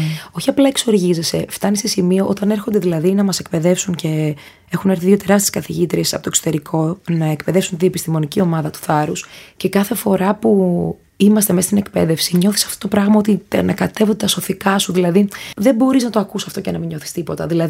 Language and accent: Greek; Crete, Greece; Έτυχε να γεννηθώ στην Ελλάδα και να έχω δικαιώματα και να μην φοράω μπούρκα. Έτυχε να είμαι από την Κρήτη